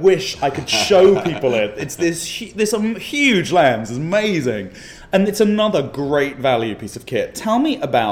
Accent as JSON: {"language": "English", "region": "London", "country": "United Kingdom", "tie": "born or raised there", "said": "you were in my hometown in London this summer photographing the Olympics"}